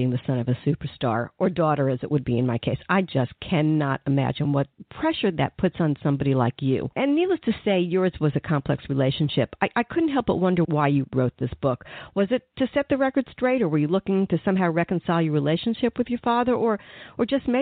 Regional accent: Englewood, New Jersey, United States; like me, I grew up in Englewood, New Jersey.

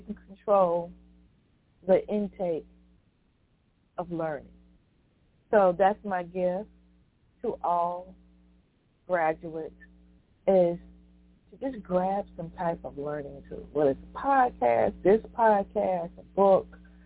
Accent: Virginia, United States; I traveled back to my hometown, home county, rather, of Sussex County, Virginia.

